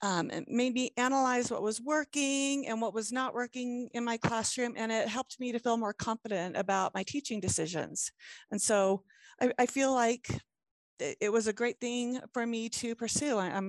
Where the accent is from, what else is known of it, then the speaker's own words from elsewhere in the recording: Virginia, United States; So originally I grew up in Southeastern Virginia, like in the Hampton Roads area.